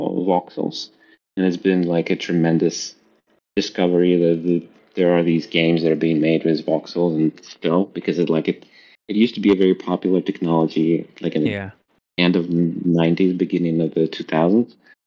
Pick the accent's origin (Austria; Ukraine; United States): Ukraine; I'm from Ukraine myself. The whole family's from Ukraine.